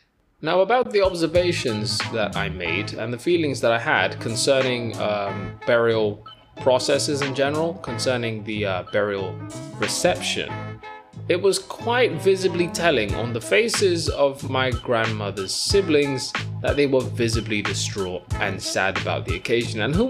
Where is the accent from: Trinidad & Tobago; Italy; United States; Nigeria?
Nigeria; I made a great discovery. I don't think I'm very Nigerian. I don't think so. I didn't want to eat the jollof rice, and that is saying something.